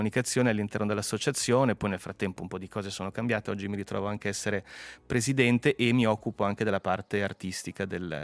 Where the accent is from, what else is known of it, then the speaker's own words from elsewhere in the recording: Mendrisio, Ticino, Switzerland; Io sono nato e cresciuto a Mendrisio, ad esempio.